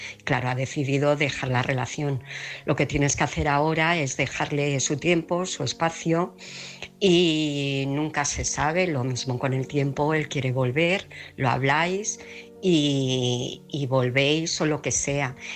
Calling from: Alcobendas, Community of Madrid, Spain; de Alcobendas, Madrid.

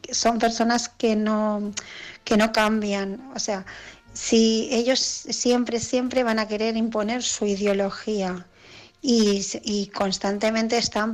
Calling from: Barcelona, Catalonia, Spain; de Barcelona

